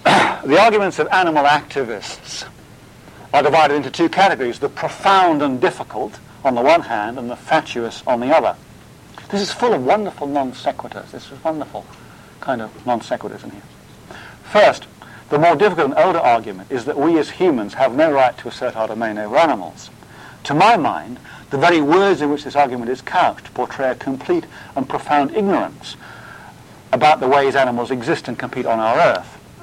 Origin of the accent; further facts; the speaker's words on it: Montreal, Quebec, Canada; When I was a young boy growing up in Montreal, horses walked up and down the street, pulling wagons and sleds